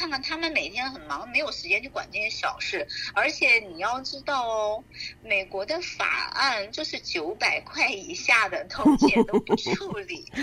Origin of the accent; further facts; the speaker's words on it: China; 我们就是中国人，